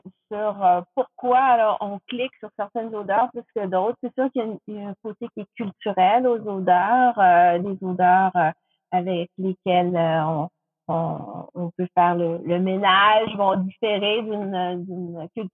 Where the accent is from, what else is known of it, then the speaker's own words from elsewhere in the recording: New Brunswick, Canada; born there; je suis née au Nouveau-Brunswick. Je suis née bilingue, si on veut, dans une famille francophone, mais quand on est dans un milieu anglophone, on apprend très vite.